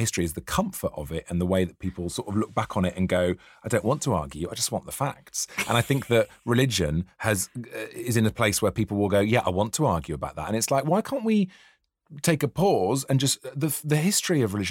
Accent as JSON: {"language": "English", "region": "Wales", "country": "United Kingdom", "tie": "born or raised there", "said": "I grew up near Tintern Abbey, right?"}